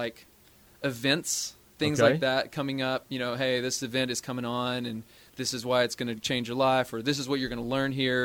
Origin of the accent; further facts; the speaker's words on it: Amarillo, Texas, United States; also born or lived in Alpine / Lubbock / Kansas City; But I'm from Texas. I need to clarify that.